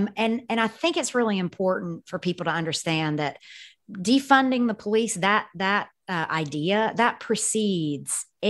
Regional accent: Atlanta, Georgia, United States; I come from Atlanta. So my high school, for example, was 51% Black.

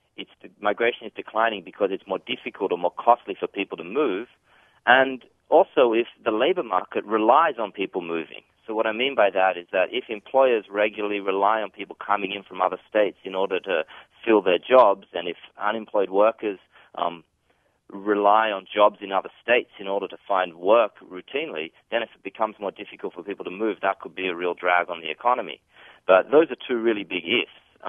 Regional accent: Australia; I've moved around a lot. I'm originally from Australia, so I'm back here at the moment on holiday.

